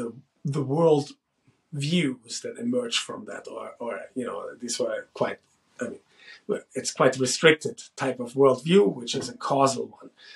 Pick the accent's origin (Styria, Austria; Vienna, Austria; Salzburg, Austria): Vienna, Austria; moved away as an adult; also born or lived in Germany; now in Los Angeles, United States; I originated from Europe, from the German Austrian area. I was born in Germany, but I spent my teenagehood in Vienna, Austria, from which I then went to Los Angeles when I was 19 years old.